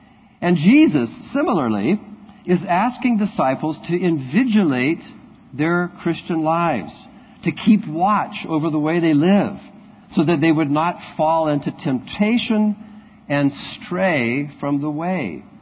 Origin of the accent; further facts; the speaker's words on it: United States; That was a problem for me as an American because I had no idea what that meant.